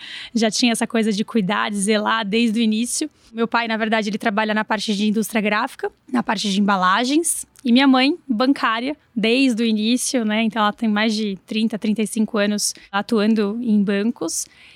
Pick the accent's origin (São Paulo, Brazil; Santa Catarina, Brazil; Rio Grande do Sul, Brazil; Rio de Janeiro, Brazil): São Paulo, Brazil; Nasci, cresci aqui em São Paulo, na capital mesmo, na região ali da Zona Oeste, na Vila Anastácio, e tive uma infância muito feliz, né? Meus pais, ambos paulistanos